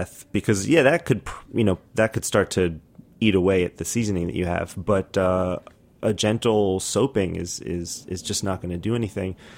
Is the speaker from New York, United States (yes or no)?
yes; Brooklyn, New York, United States; I'm from Brooklyn. I like it.